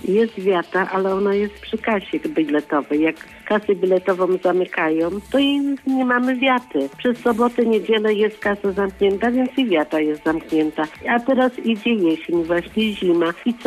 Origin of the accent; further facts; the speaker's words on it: Szczecin, West Pomeranian Voivodeship, Poland; jestem ze Szczecina